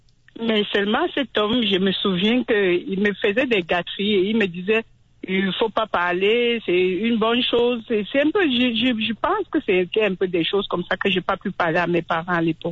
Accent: Cameroon; now in Canada; parce que je viens du Cameroun, mais c'est un sujet vraiment tabou là-bas. Donc, c'est quand je suis au Canada

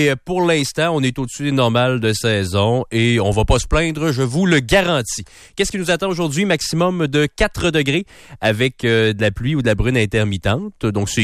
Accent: Val-Bélair, Quebec, Canada; Il restait Val-Bélair à compléter, là, mon coin de pays à régler.

